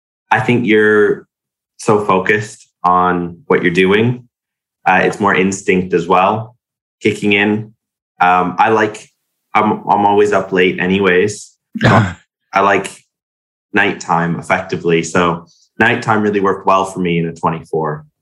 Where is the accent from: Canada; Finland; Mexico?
Canada; being Canadian, I've driven on the left.